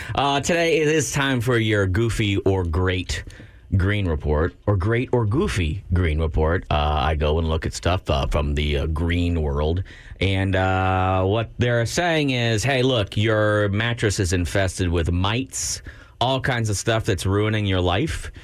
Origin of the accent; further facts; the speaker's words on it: Austin, Texas, United States; I'm from Austin, Texas. Austin, Texas.